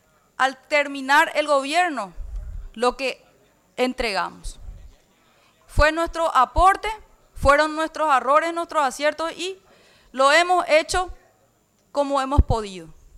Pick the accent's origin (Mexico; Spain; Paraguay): Paraguay; Y como paraguaya, como congresista reelecta